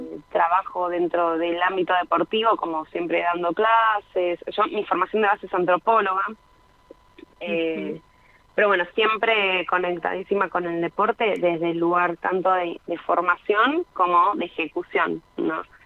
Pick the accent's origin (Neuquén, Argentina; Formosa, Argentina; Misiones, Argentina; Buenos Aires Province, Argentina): Buenos Aires Province, Argentina; Avellaneda; soy de Avellaneda, o sea, todo lo aprendí en Independiente, que es el club de mis amores